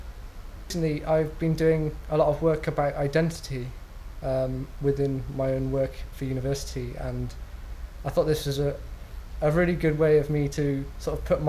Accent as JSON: {"language": "English", "region": "South West England", "country": "United Kingdom", "said": "I'm 21 years old and I come from Crudgley in Gloucester."}